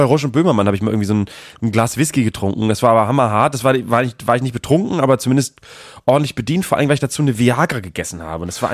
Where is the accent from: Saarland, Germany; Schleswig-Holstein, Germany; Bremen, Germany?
Bremen, Germany; Ich komme aus Bremen Nord